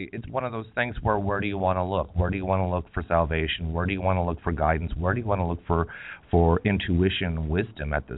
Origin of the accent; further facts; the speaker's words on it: Canada; I'm from Canada. This has been the leckiest winter that I've ever endured here, and it's just the incessant cold.